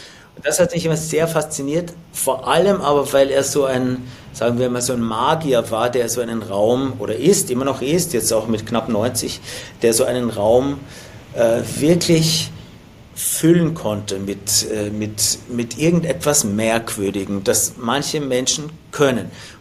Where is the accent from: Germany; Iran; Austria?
Austria; das war ja die Zeit, da gab es nur bei uns in Österreich zwei Fernsehprogramme